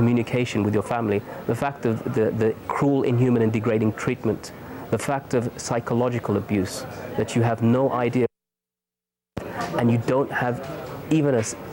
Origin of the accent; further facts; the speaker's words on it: London, United Kingdom; when in fact I'm from London